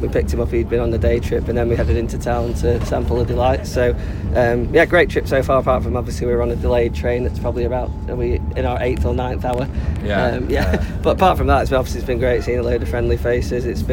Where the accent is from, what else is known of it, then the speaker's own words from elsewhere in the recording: Cheadle Hulme, North West England, United Kingdom; I'm from Cheadle Hume.